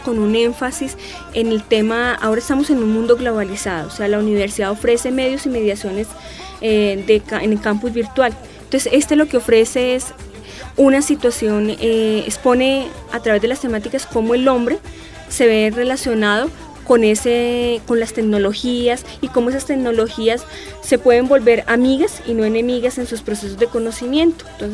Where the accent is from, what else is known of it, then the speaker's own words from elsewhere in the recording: Colombia; por qué somos colombianos y por qué como colombianos nos diferenciamos, por ejemplo, de los ecuatorianos, de los paraguayos